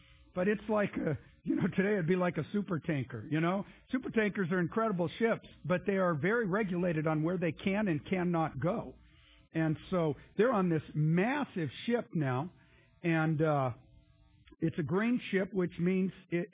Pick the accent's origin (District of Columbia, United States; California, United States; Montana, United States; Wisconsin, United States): California, United States; And I grew up in California, so I kind of know what California looks like.